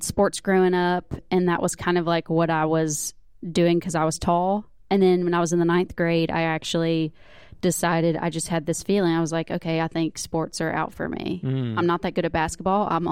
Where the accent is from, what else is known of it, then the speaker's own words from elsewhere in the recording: Auburn, Alabama, United States; also born or lived in Elk City; I lived in Elk City until I was in second grade, and then I moved to Auburn, and I was raised in Auburn, Alabama.